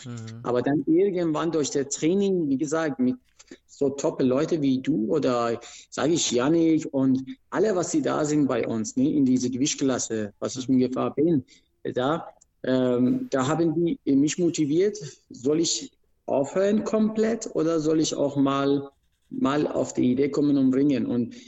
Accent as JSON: {"language": "German", "country": "Iran", "second_language": "German", "moved": "yes", "said": "Ich komme aus dem Iran und Ringen ist in Iran Volkssport."}